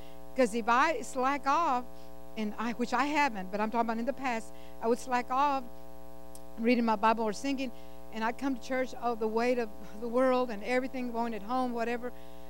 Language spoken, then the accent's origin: English; Texas, United States; Because I'm originally from Texas, you know. I'm a Texan.